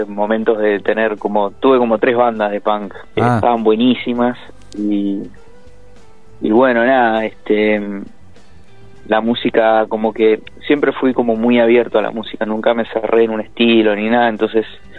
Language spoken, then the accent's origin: Spanish; Mendoza, Argentina; also born or lived in Mar del Plata; now in Buenos Aires, Argentina; Soy mendocino, mi niñez la pasé en Mar del Plata, pero bueno, después en la adolescencia nos mudamos con la familia a Mendoza y ahí bueno, pasé bastante tiempo y ahora estoy viviendo en Capital, en Buenos Aires.